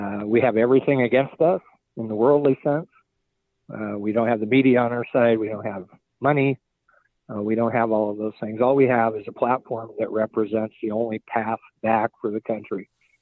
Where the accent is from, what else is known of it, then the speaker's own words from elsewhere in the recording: Iowa, United States; from Iowa.